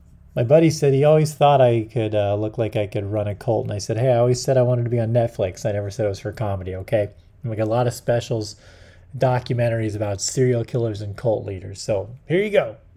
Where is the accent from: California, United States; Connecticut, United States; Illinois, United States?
California, United States; Everyone tells me all the time, because I grew up in California, to chill out on the in and out.